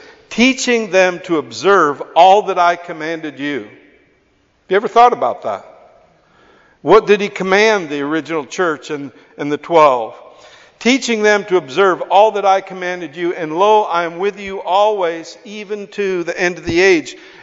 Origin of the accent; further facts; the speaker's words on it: Arizona, United States; now in Ireland; I come from Western United States, you know, cowboy country in Arizona